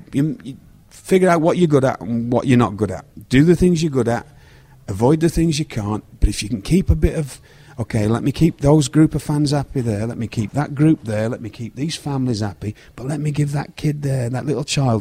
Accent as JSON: {"language": "English", "country": "United Kingdom", "tie": "born or raised there"}